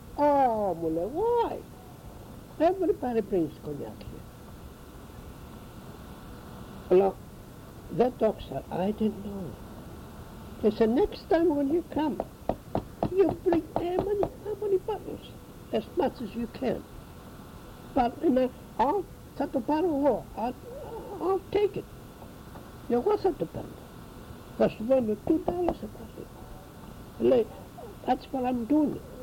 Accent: Piraeus, Attica, Greece; και βγήκα στη σειρά από τη θάλασσα. Και από εκεί ήρθα στον Περέα και εκεί μεγάλωσα.

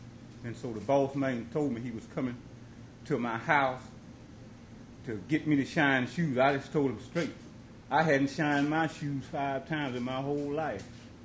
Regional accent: Greensboro, Alabama, United States; now in Florida, United States; In Alabama. A place called Greensboro, Alabama.

